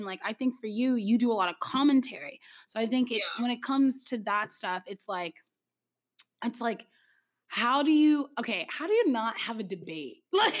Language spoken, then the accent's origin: English; Atlanta, Georgia, United States; Like, I came from Atlanta, so there's always food I could eat.